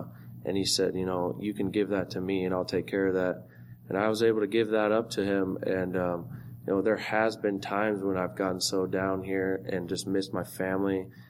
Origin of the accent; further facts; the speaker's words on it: Washington, United States; I grew up in Washington State.